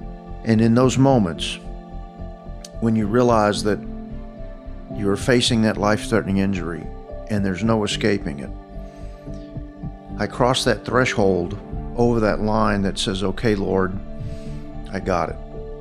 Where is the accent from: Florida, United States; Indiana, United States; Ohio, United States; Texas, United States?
Texas, United States; Fort Worth; as a kid growing up in Fort Worth, when Carswell Air Force Base used to be a big B-52 base